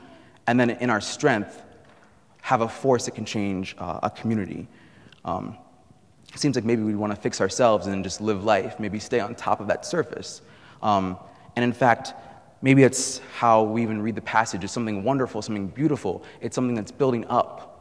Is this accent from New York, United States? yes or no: no; Iowa, United States; Granted, I'm from Iowa, so that has been a hard thing to do for most of my youth.